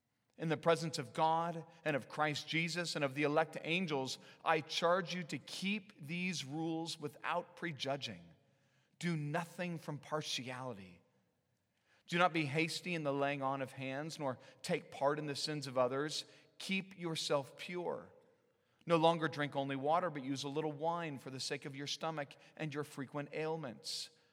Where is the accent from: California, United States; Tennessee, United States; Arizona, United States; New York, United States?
California, United States; where I was raised in Northern California